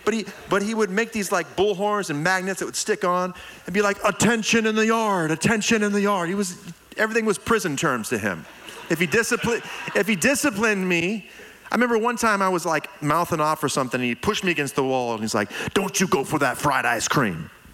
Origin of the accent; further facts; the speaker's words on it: Lakewood, United States; born there; So I was born in Lakewood over here. And I grew up, you know, my dad's traveling.